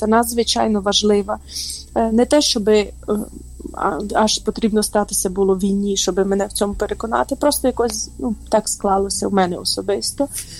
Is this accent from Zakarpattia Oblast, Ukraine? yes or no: yes; Zakarpattia Oblast, Ukraine; бо знають, що я із Закарпаття.